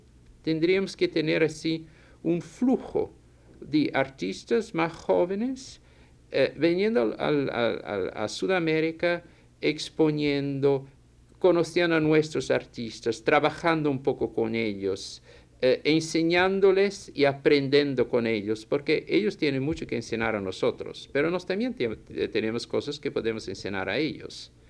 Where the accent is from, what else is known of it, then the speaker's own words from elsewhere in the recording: Brazil; Spanish is a second language; Yo sé que en mi tierra, que es Brasil, y yo he viajado por otros países latinoamericanos, hay también una gran falta de conocimiento